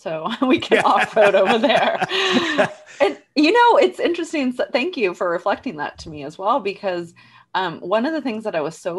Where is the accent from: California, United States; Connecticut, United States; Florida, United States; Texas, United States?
Texas, United States; And I grew up in Texas with, you know, all these first responders.